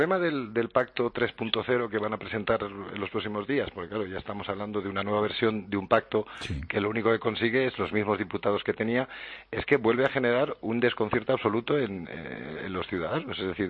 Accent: Spain; a mí como español

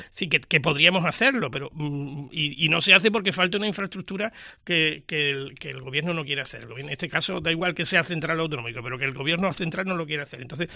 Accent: Andalusia, Spain; los onubenses

